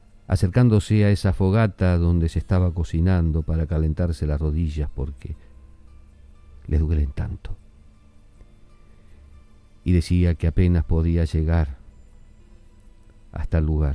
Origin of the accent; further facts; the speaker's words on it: Argentina; pasa en mi país, pasa con mi gente. Pucha caramba, somos argentinos.